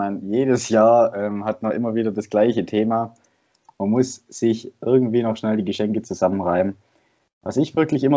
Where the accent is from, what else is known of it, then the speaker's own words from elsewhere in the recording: Stuttgart, Baden-Württemberg, Germany; ich komme ja aus Stuttgart